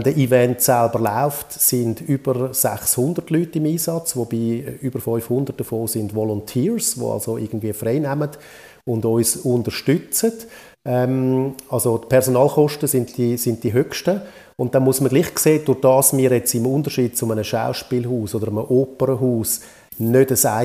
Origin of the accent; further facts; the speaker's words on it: Winterthur, Zurich, Switzerland; in Winterthur, wo ich aufgewachsen bin